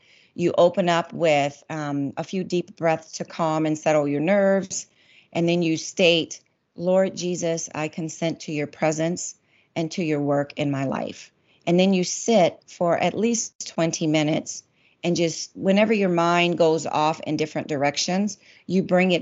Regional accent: the South, United States; we grew up in the South

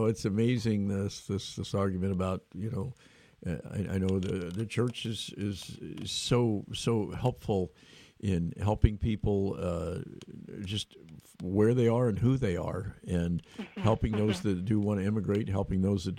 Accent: California, United States; and I grew up in Yolo County, and in many cases, they were kind of the forgotten people of the world.

